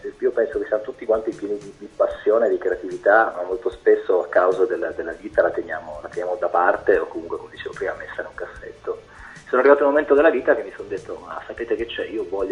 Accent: Turin, Piedmont, Italy; quando io sono qui a Torino, perché io sono di Torino ma sono di origini calabresi, quando sono qui a Torino vengo considerato scherzosamente dagli amici un meridionale, ma quando sono in meridione vengo considerato un settentrionale

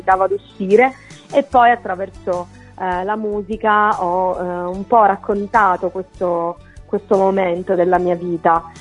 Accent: Calabria, Italy; Io vivo al sud, sono calabrese

